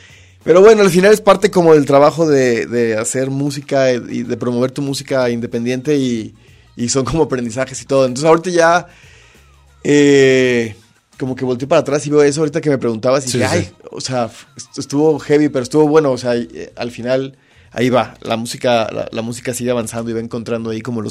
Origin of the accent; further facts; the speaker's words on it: Mexico; la música que nos pertenece como pueblo mexicano